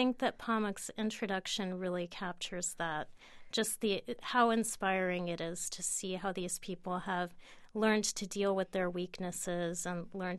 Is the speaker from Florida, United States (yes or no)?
yes; Miami, Florida, United States; I grew up in Miami, and it's relatively rare. Even when I was growing up, it was increasingly rare to be an Anglo in Miami.